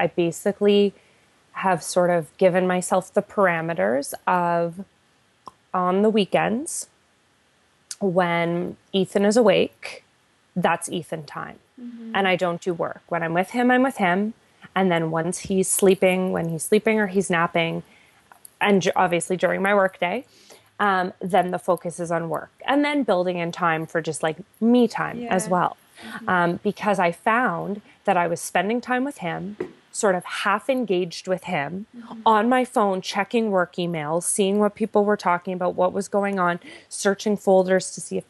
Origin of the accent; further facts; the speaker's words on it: Ottawa, Ontario, Canada; I was born and raised in Ottawa.